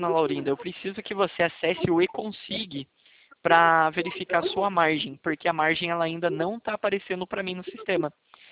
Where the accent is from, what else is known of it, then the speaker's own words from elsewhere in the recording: São José dos Campos, São Paulo, Brazil; Eu sou de São José dos Campos.